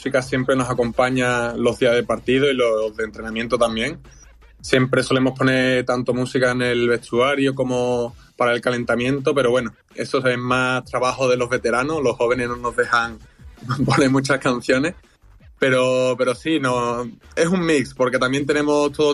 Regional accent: Montequinto, Andalusia, Spain; en el barrio donde yo me he criado, el balonmano te diría que es el deporte rey, porque, bueno, yo soy de Montequinto, de un barrio de Sevilla.

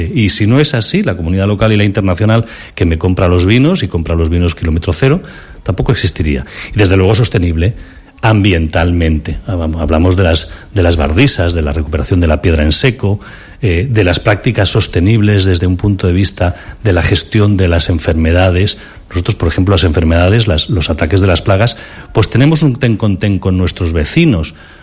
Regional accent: Zaragoza, Aragon, Spain; perquè jo, ja sabeu vosaltres que sóc de Saragossa, entonces lo de les fronteres, les línies, ja no ho entenc molt bé.

